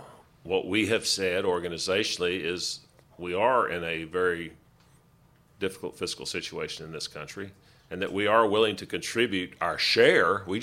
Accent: Texas, United States; Well, I come from Texas, and we took to heart what Mark Twain said about whiskey's for drinking and water's for fighting.

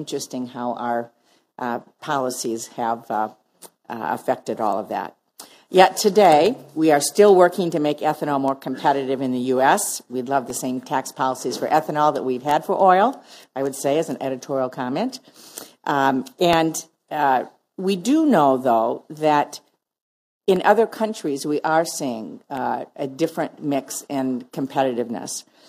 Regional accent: Michigan, United States; my home state of Michigan was actually an early adopter of ethanol

